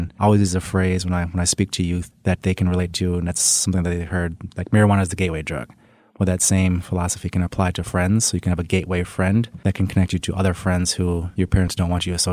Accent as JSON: {"language": "English", "town": "Colorado Springs", "region": "Colorado", "country": "United States", "tie": "born or raised there", "said": "Yes, I was born in Colorado Springs, and I sort of went back and forth most of my life up until the age of about 14."}